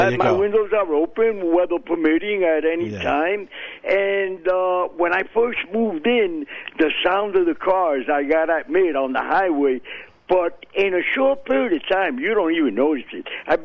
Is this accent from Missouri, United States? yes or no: no; Bronx, New York, United States; I live by the Pelham Bay area, but even though I grew up in the South Bronx